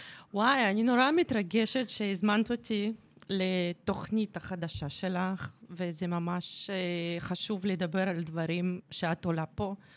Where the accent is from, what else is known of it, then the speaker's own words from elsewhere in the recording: Russia; now in Israel; נולדה ברוסיה בשנות 90. זאת הייתה תקופה לא כל כך פשוטה